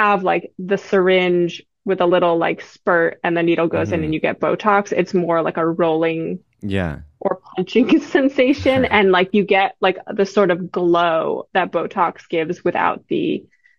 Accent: East Coast, United States; I mean, I'm from the East Coast and I feel, have lived on and off in New York for a long time and feel very comfortable there.

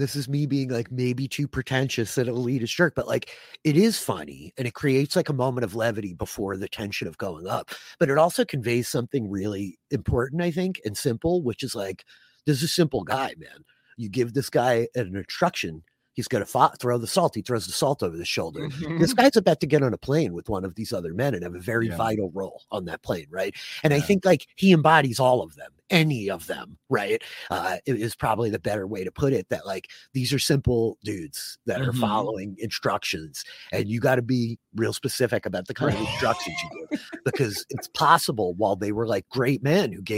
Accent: New York, United States; I'm from New York, Ariel.

